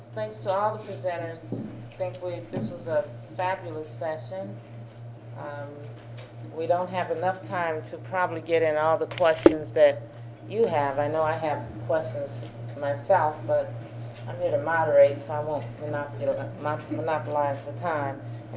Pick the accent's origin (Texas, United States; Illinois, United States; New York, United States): Illinois, United States; Chicago; Not because I'm from there, but I'm there now. I'm actually from Chicago.